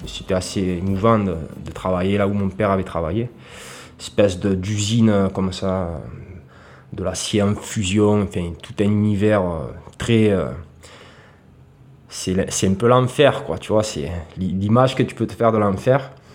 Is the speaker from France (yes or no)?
yes; Port-de-Bouc, Provence-Alpes-Côte d'Azur, France; born or raised there; also born or lived in Évreux / Bédarrides